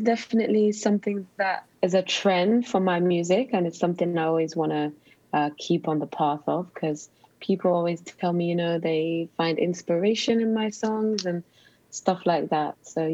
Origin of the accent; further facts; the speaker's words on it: Westmoreland, Jamaica; I grew up in Westmoreland, which is the countryside, rural, very deep rural.